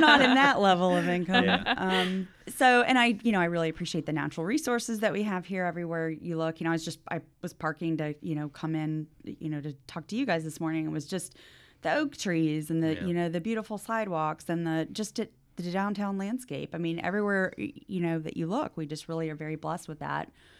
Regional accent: Tallahassee, Florida, United States; I grew up in Tallahassee. My parents are still in the house I lived in on Marion Avenue over in Benton Hills. I went to school at all the schools along Miccosukee, Kate Sullivan, Cobb, Leon.

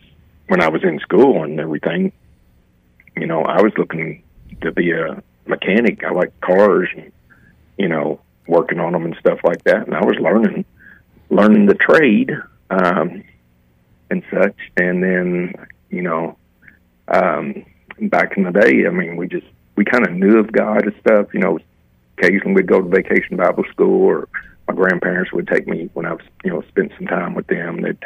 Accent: Marlboro, Kentucky, United States; also born or lived in Fort Knox; I grew up in Meade County, right there in the little city of Marlboro, right outside of Fort Knox. I was born in Fort Knox and everything.

